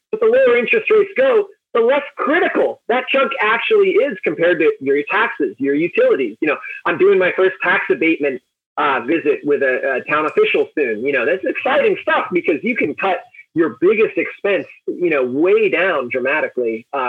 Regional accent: Maine, United States; I did. Yeah, I grew up in Maine. I live about a half mile from the house I grew up in.

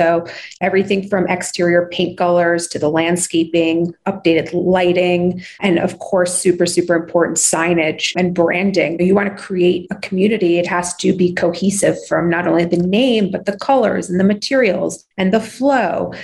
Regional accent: New York, United States; now in Deer Valley, United States; As I mentioned, born and raised in New York, my actually professional background is interior design and construction.

